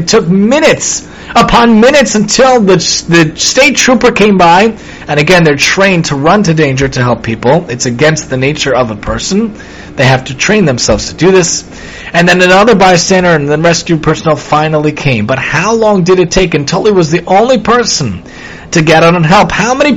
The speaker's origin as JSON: {"language": "English", "town": "Staten Island", "region": "New York", "country": "United States", "said": "I'm from Staten Island originally"}